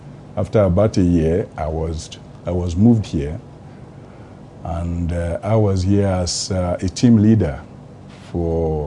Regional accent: Nigeria; I'm a Nigerian.

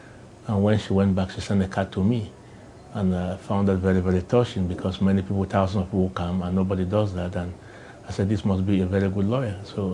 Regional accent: Cameroon; I come from Cameroon.

